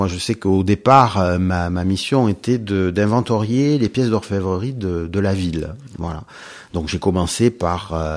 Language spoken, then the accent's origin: French; Corsica, France; Et moi je suis originaire d'un village du Cap Corse et de Morcilla